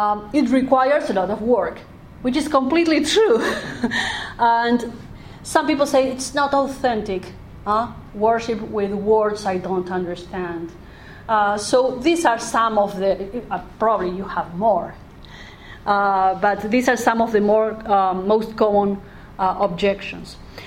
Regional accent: Argentina; first language Spanish; English is a second language; I come from Argentina, we are the one who speak Spanish with Italian accent.

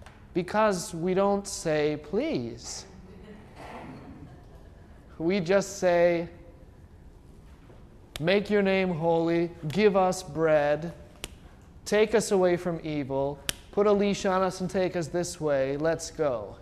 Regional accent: Wisconsin, United States; I'm from Wisconsin.

